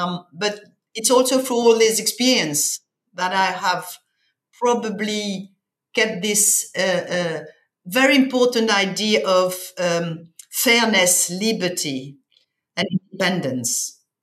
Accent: Mauritius; born there; I was born in Mauritius, a little tiny island in the Indian Ocean.

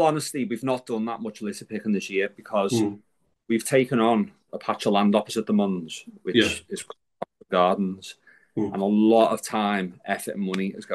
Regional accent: Bootle, North West England, United Kingdom; from Bootle and I want to help you.

